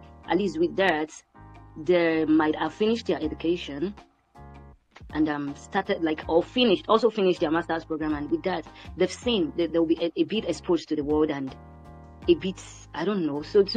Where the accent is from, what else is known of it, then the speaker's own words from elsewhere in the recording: Lagos, Nigeria; now in Ilorin, Nigeria; And I'm born and raised in Lagos, but moved to Ilorin.